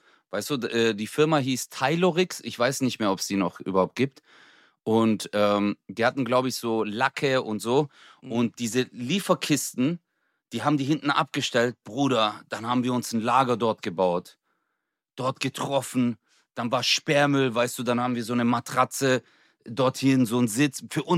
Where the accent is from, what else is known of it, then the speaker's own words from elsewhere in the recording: Swabia, Germany; ich komme aus dem Schwabenland.